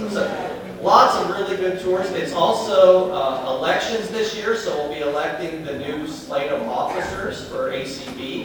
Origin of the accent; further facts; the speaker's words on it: the South, United States; accent: southern; My southern accent gets me in trouble there sometimes.